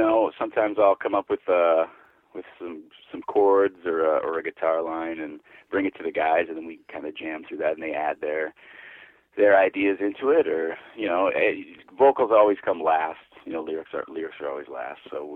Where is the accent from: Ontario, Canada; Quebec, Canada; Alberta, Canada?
Ontario, Canada; Thunder Bay; We're from Thunder Bay, Ontario, so we're kind of just outside, not really just outside Winnipeg, but really the only town between Winnipeg and Toronto, just a big town, you know.